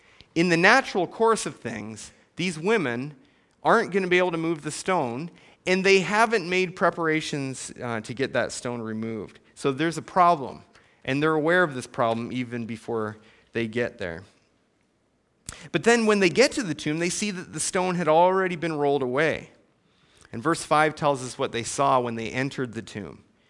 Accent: Binbrook, Ontario, Canada; Growing up in Bimbrook, Ontario, Canada, we had a village barber

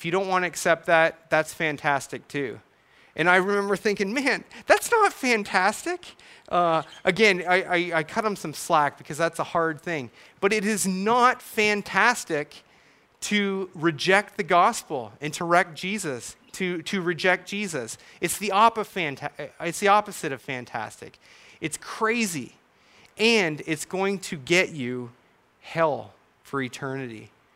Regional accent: Canada; growing up in Canada, we idolized hockey stars

